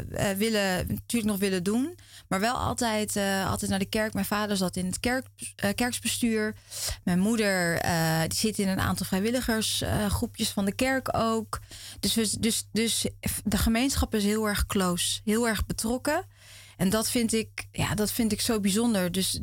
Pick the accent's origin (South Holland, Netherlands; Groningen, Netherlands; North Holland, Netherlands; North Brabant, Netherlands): South Holland, Netherlands; Krimpen aan den IJssel; Maar echt Krimpen is echt de plek waar ik ben opgegroeid. Mijn opa en oma zijn daar uiteindelijk ook gaan wonen.